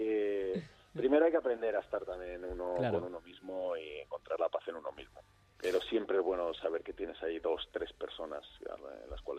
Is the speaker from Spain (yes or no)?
yes; Móstoles, Community of Madrid, Spain; moved away as an adult; me he criado allí. Yo nací en Madrid y luego a los 3-4 años me crié en Móstoles hasta los 21, pues, que ya empecé a viajar por ahí.